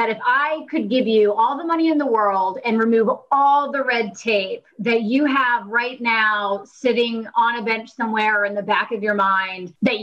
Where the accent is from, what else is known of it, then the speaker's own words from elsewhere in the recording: the South, United States; I grew up in the South and we would do, you know, we ate shrimp and we'd go shrimping and get crawdaddies